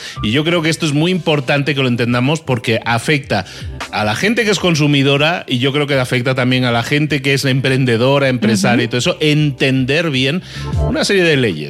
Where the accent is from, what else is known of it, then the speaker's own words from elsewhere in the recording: Spain; now in Mexico; yo como soy de España, pero vivo en México, tengo ese doble calendario también en la mente